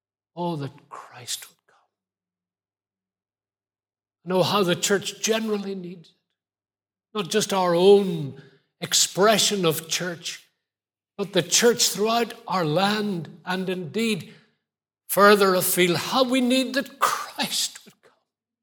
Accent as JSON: {"language": "English", "town": "Belfast", "region": "Northern Ireland", "country": "United Kingdom", "said": "By the way, I'm from East Belfast."}